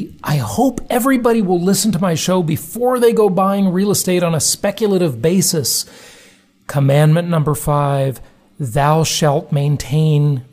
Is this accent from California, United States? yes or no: yes; Los Angeles, California, United States; I grew up fairly poor in Los Angeles, California.